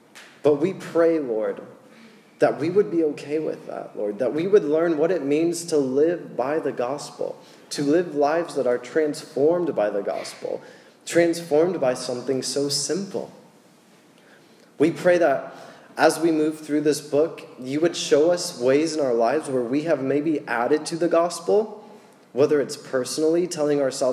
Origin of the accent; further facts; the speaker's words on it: United States; American. Just because I'm American.